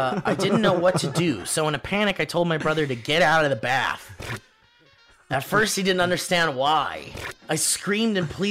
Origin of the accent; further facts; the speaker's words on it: Utah, United States; Long time, first time. I'm from Utah.